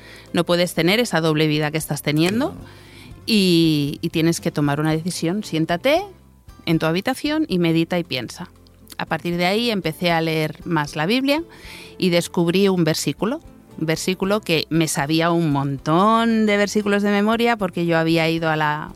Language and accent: Spanish; Barcelona, Catalonia, Spain; Soy de Barcelona, nací en Barcelona y resido y vivo allí. Mi vida es totalmente allí. Y nací en una iglesia, en una familia cristiana.